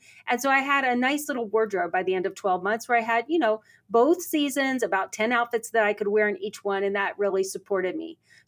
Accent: England, United Kingdom; And I called them linens because I'm English.

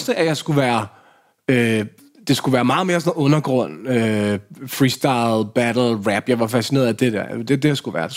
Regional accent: Hundige, Zealand, Denmark; Ja, mellem Hundi og Ishøj.

